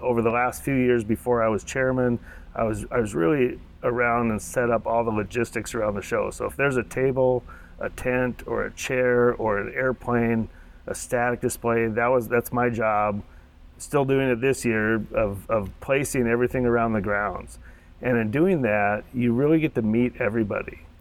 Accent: Minot, North Dakota, United States; Kent Peach, who I grew up in Minot.

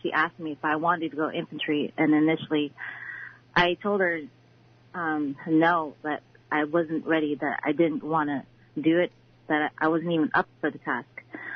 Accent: Bethel, Alaska, United States; now in Anchorage, United States; I used to live in Bethel since 2006 is when I went out of Bethel and went to Anchorage. So Bethel is my hometown.

